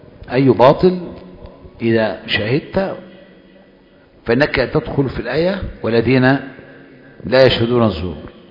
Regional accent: Egypt; فاحنا مصريين

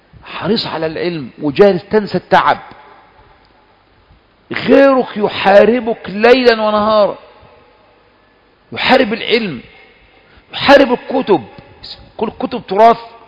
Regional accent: Egypt; وانا مصري وخلاص

